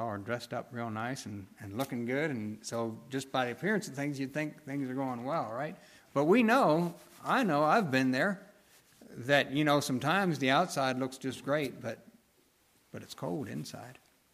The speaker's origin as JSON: {"language": "English", "region": "Pennsylvania", "country": "United States", "tie": "born or raised there", "lives_now": "Harrison, United States", "said": "I was from Lancaster County. That's where I was born and raised"}